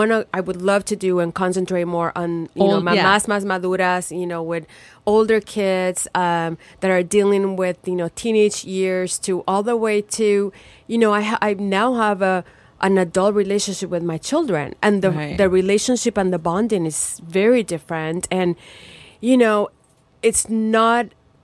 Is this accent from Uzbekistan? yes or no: no; Puerto Rico; moved away as an adult; now in California, United States; I came to California to study.